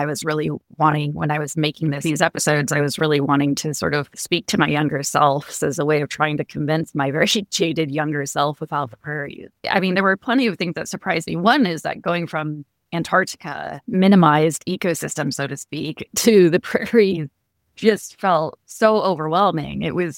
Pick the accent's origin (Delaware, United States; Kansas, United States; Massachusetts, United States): Kansas, United States; I grew up in Kansas. Growing up, I admittedly thought it was kind of boring there and that there wasn't much to see.